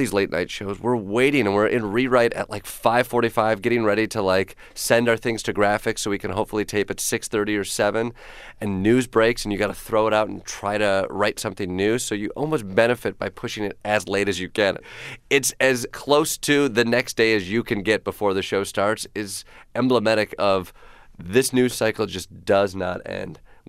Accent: Kalamazoo, Michigan, United States; when I tell people I'm from Kalamazoo, they're like, "Oh, that's a fake name."

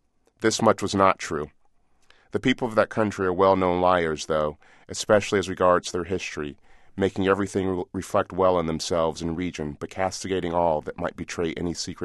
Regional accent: Chicago, Illinois, United States; She was one of the poets who inspired me as a boy growing up in Chicago.

